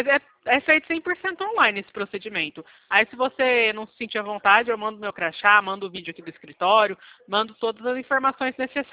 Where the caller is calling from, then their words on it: São Paulo, Brazil; Eu falo do interior de São Paulo.